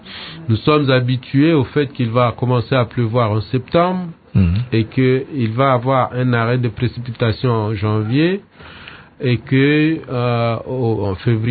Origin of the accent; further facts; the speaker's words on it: DR Congo; chez nous, en RDC